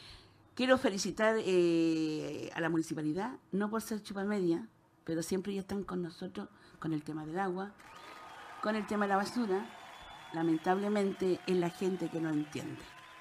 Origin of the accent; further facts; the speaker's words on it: La Pampa, Argentina; No, y resulta de que yo vengo de La Pampa, imagínate.